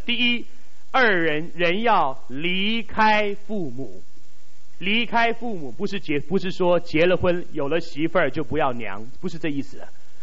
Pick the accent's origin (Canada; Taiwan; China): China; 我们中国人的秦始皇以前要找长寿